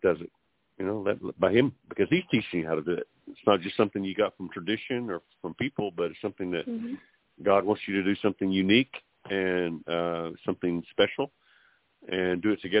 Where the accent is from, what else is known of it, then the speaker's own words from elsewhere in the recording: Farwell, Texas, United States; I came from a little town called Farwell, Texas, and then everybody we knew lived in Clovis. It was about 8 minutes away